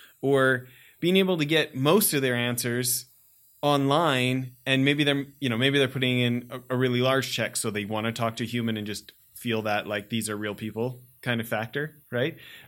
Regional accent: Western Canada, Canada; Growing up in Western Canada, by the way

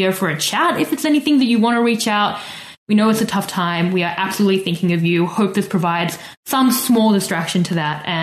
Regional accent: South Africa; moved away; as a South African expat with a lot of family there.

